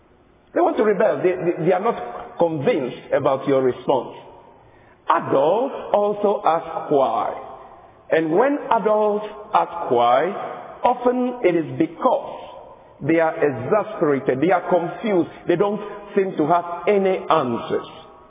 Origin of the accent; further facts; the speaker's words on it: Ghana; When I was growing up, I'm coming from Ghana, West Africa. I grew up having my own whys in life. When in the village where I lived and studied